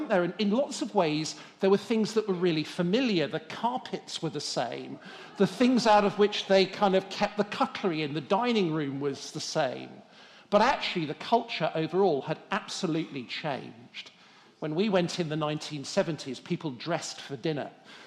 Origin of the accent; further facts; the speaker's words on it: Birmingham, West Midlands, United Kingdom; when I was a kid growing up in Birmingham.